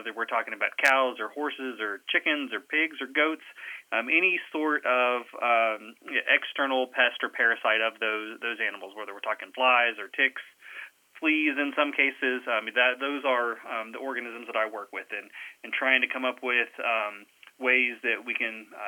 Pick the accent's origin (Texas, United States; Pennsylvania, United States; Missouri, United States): Texas, United States; moved away as an adult; now in Stillwater, United States; I am a Texan, you know, don't hold that against me, anybody.